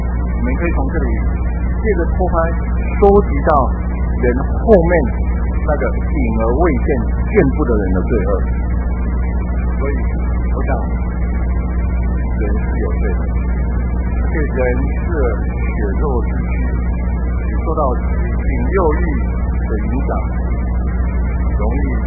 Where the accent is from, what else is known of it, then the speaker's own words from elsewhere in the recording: Taiwan; 就是我们台湾人幸灾乐祸，也喜欢看到血、血腥腥的场面。